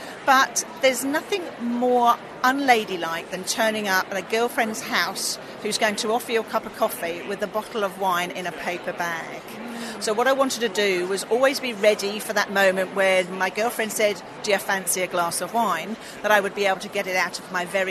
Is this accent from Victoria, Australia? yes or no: yes; Gisborne, Victoria, Australia; I'm from Gisborne, Victoria. So I'm regional Victoria.